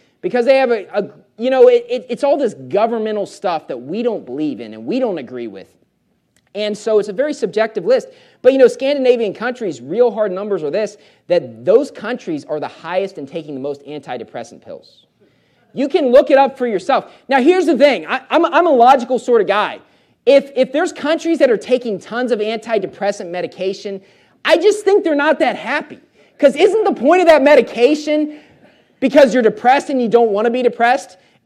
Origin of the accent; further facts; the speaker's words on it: West Virginia, United States; I grew up in West Virginia.